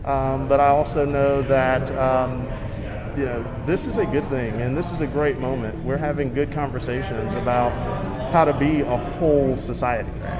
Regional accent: Savannah, Georgia, United States; now in Decatur, United States; Yeah, so I'm from Savannah.

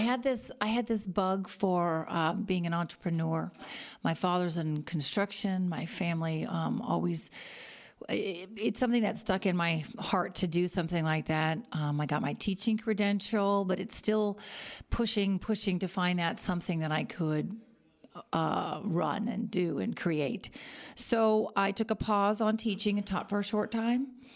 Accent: Napa, California, United States; I'm from Napa, born here in Napa at the Queen of the Valley Hospital, along with my brother, who is my partner in business

